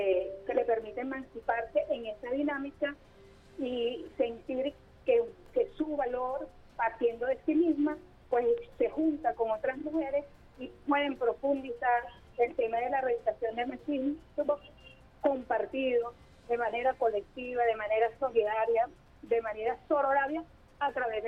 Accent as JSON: {"language": "Spanish", "country": "Venezuela", "said": "nuestra postura como mujer venezolana es seguir profundizando toda la historia"}